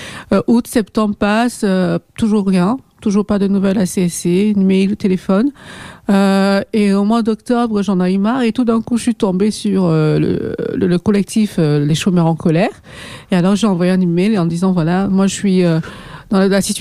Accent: Molenbeek, Brussels-Capital Region, Belgium; moi, je suis de Molenbeek ou Kerbeek.

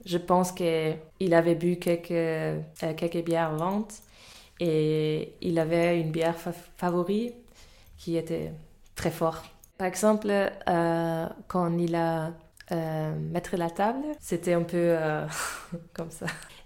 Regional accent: Germany; now in Brussels, Belgium; Je viens d'Allemagne et je suis à Bruxelles depuis septembre. Je suis venue ici pour faire une Erasmus.

